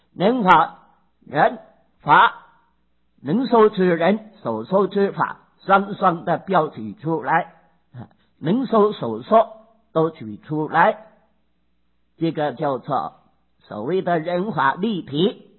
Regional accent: China; 我们中国人就喜好简略，所以简单称作佛这个字。

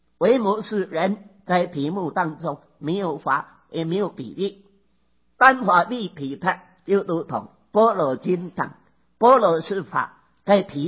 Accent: China; 我们中国人就喜好简略，所以简单称作佛这个字。

